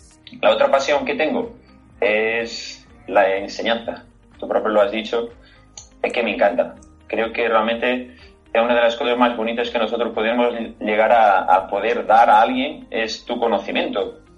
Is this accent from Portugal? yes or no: yes; Lisbon, Portugal; Spanish is a second language; now in Badajoz, Spain; soy portugués, de Lisboa, de esa maravillosa ciudad, que para quien no conoce, les recomiendo muchísimo que las conozca, porque merece muchísimo la pena, tú lo podrás decir. Y actualmente viviendo en Badajoz